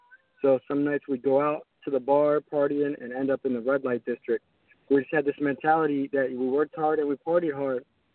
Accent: Pottstown, Pennsylvania, United States; Yes, I'm from Pottstown, Pennsylvania, about 45 minutes outside of Philadelphia.

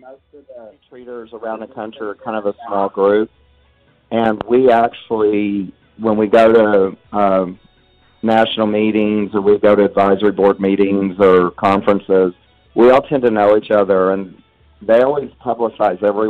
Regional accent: Texas, United States; I was born in Oklahoma, and my parents quickly moved to West Texas where I grew up.

